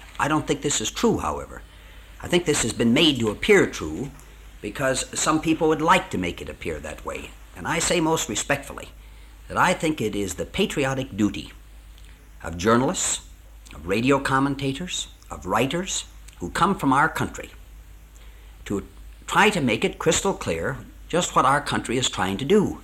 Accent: United States; Now, I'm an American, and I didn't come over here to apologize

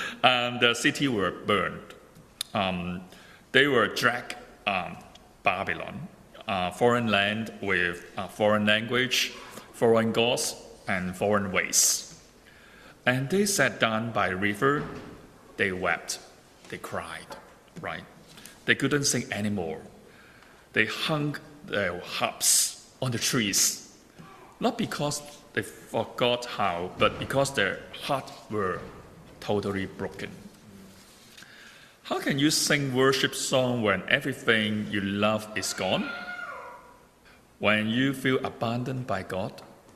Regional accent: Hong Kong; I'm from Hong Kong.

